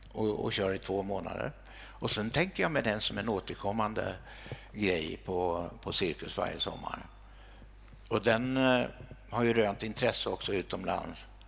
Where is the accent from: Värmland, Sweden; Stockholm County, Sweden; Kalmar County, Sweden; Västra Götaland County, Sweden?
Kalmar County, Sweden; Västervik; hon växte ju upp i Vimmerby och jag i Västervik och det är bara 7 mil mellan dem. Så vi är båda smålänningar.